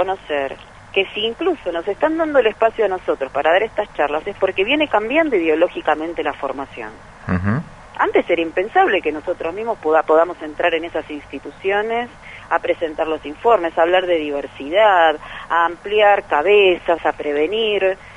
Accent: Argentina; Yo no soy solamente judía. Soy mujer, soy argentina, soy mamá, soy sefaradí, soy abogada.

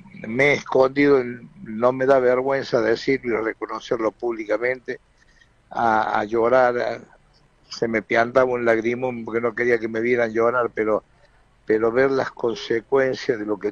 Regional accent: Córdoba, Argentina; born there; accent: cordobés; Sí, nacimos en Córdoba, sí, sí.

